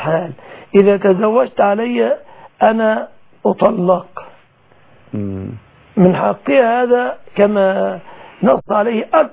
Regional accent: Egypt; أي ما عفوا الصداقة عندنا في مصر يتمثل في ثلاثة أشياء.

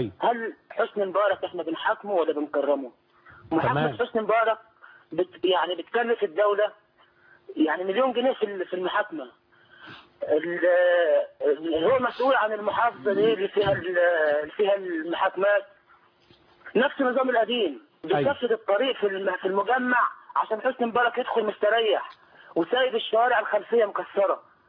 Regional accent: Egypt; moved away; احنا حزنا جدا كمصريين في الخارج،

